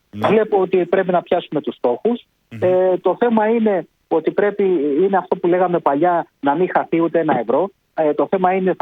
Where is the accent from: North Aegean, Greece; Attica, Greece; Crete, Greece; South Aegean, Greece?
Attica, Greece; Piraeus; επειδή είμαι από Πειραιά και ναυτικός.